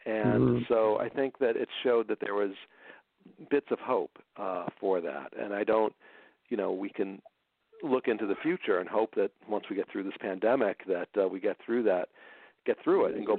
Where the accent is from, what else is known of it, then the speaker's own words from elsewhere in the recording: Chicago, Illinois, United States; Well, of course, you know, growing up in the Chicago area, and there's so much, as you know, wonderful music here